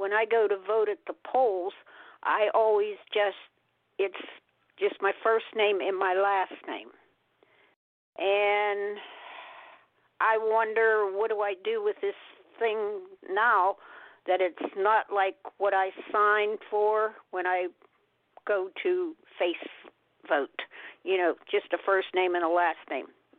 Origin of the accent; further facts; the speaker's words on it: Coraopolis, Pennsylvania, United States; I'm from Coriopolis.